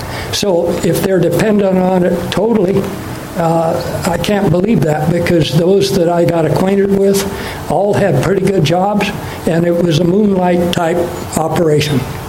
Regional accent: Portland, Oregon, United States; also born or lived in Prosser, Washington; I'm from Prosser, Washington. I grew up in Portland, fished the Columbia from about that high through the years

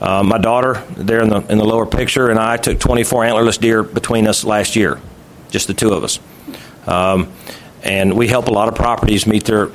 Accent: Georgia, United States; our rifle season in my home state starts in mid-October and runs through mid-January, nonstop rifle. I got 10 doe tags in my pocket and 2 buck tags in my pocket. 335,000 deer hunters get 12 deer bag limit, state of Georgia.

